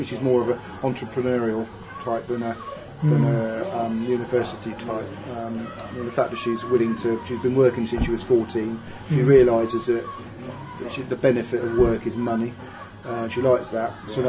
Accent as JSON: {"language": "English", "town": "Cowes", "region": "South East England", "country": "United Kingdom", "tie": "born or raised there", "said": "the house I grew up in Barron Road in Cowes"}